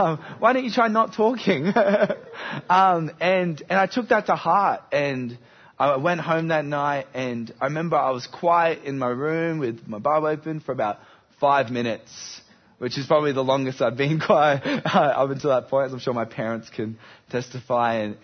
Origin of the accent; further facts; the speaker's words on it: Bendigo, Victoria, Australia; We just got married in November, and we're from Bendigo.